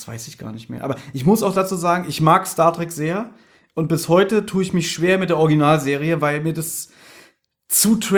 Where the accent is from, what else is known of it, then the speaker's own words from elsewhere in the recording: Berlin, Germany; Ich hatte ja erst 2004 oder so MTV und Viva, weil wir damals ja kein Kabelfernsehen hatten bei uns in Kreuzberg.